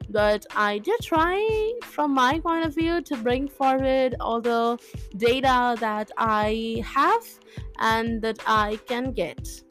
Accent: Kolkata, West Bengal, India; now in United States; I am an Indian from Kolkata, India. And I am 18 years old in 2023

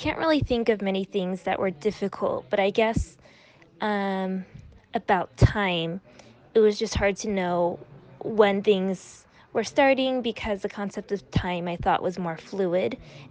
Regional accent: California, United States; I'm from Southern California in the United States.

